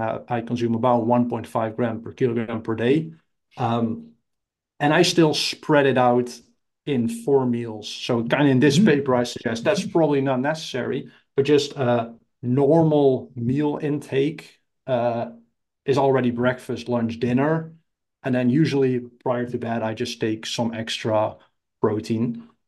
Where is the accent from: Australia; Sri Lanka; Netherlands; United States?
Netherlands; And I'm from the Netherlands where there's not that much sun.